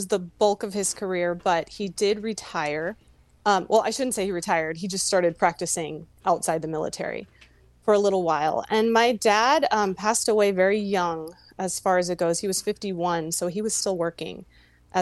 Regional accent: El Paso, Texas, United States; also born or lived in Virginia / Colorado; now in San Antonio, United States; So I was born in Virginia, and then I lived in Colorado for a little while when I was young. And then the bulk of my young life, I lived in El Paso, Texas. So I really have been in Texas for a long time.

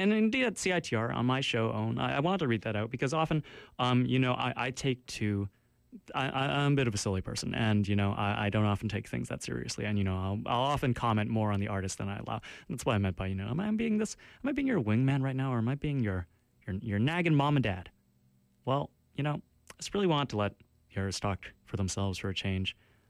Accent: Richmond, British Columbia, Canada; I grew up in Richmond, you know, Island City. Island City by nature is its tagline.

